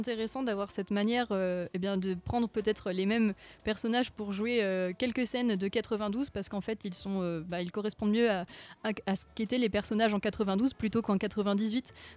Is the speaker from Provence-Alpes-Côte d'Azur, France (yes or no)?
no; Brittany, France; parce que je suis bretonne, alors j'apprends encore beaucoup de choses, même si ça fait 2 ans que je suis ici